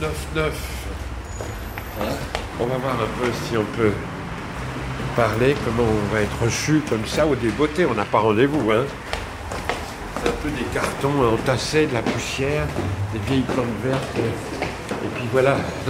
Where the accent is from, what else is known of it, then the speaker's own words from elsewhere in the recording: France; on est français.